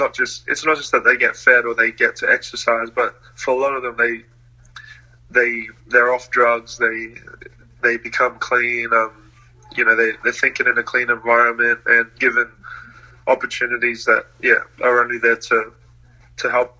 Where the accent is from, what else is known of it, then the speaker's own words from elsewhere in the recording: Australia; also born or lived in New Zealand; I was born in New Zealand. My parents are from Samoa, so I'm Samoan, and I'm Australian on paper.